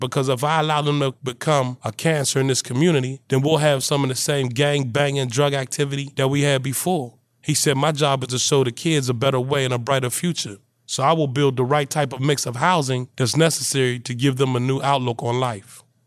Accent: Pennsylvania, United States; I grew up on Collins Avenue. And at the time, we had three high-rise buildings, a lot of drugs, a lot of dope in my community. And so watching the whole East Liberty transform

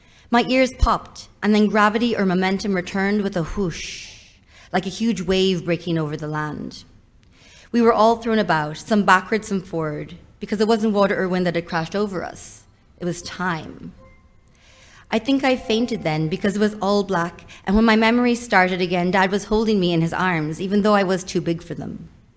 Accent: Cork, Munster, Ireland; also born or lived in Vancouver, Canada; I was born in Vancouver, and I and my family moved to Ireland when I was around 5 years old. So I lived in a few different places in Ireland. I lived in Cork for a couple of years, where I did get a strong accent

